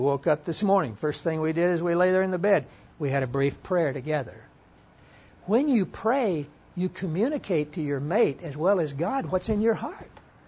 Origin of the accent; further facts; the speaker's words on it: Hollis, Oklahoma, United States; And Carolyn and Jeff, they grew up in my hometown out in Hollis, Oklahoma.